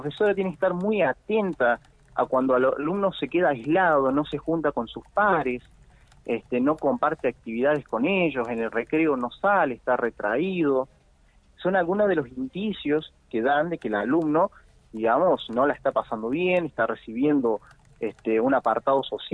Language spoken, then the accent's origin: Spanish; San Luis, Argentina; Somos de San Luis Capital